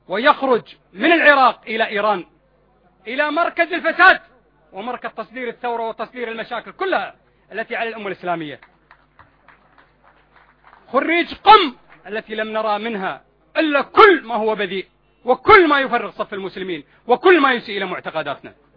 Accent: Kuwait; من النواب اللي موجودين عندنا بالكويت، ومن ييسر له اموره هنا في الكويت

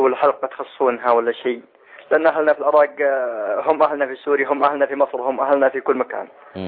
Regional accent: Saudi Arabia; انا كشخص كمسلم كسعودي

